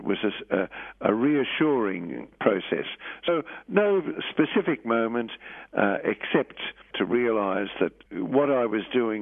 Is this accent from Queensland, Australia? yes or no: no; Hawthorne, Victoria, Australia; I grew up in Hawthorne and went to St. John's Maris Brothers College and then on to Xavier College in Kew.